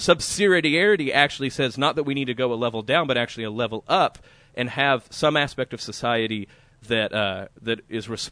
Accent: Oklahoma, United States; Well, I'm from Oklahoma.

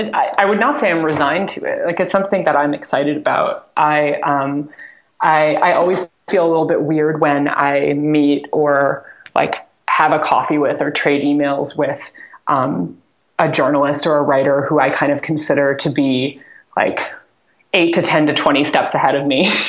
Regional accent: Iowa, United States; I actually have a friend who, I'm from Iowa, and she lives not far from where I grew up

